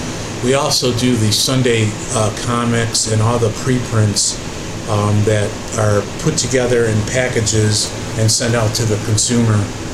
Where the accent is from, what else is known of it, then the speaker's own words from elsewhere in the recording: Sterling Heights, Michigan, United States; also born or lived in Detroit; I was born in Detroit, and we moved to Sterling Heights in 1959. And I lived in Sterling Heights up until 2006.